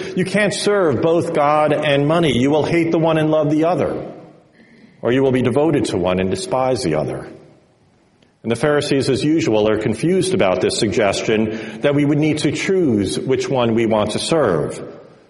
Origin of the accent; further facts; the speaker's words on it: Paramus, New Jersey, United States; Most of you know by now that I grew up in Paramus. But what you may or may not know is that my parents' house backed